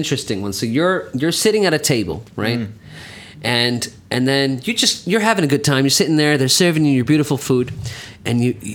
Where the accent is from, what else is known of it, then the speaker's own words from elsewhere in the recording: Pakistan; We're Pakistani. We always have somebody that sings